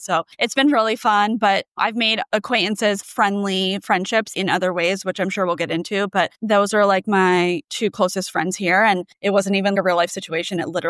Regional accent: New Jersey, United States; And then I noticed that she was wearing a New York Yankees hat, and I am from New Jersey.

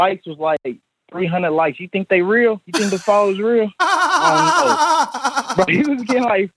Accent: Ohio, United States; now in New York, United States; I'm from Ohio, but I'm living in New York right now. My first time calling in.

